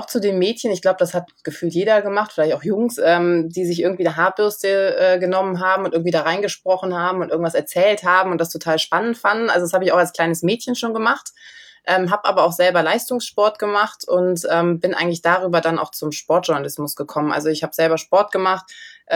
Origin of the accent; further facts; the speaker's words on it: Bergisch Gladbach, North Rhine-Westphalia, Germany; ich komme aus Bergisch Gladbach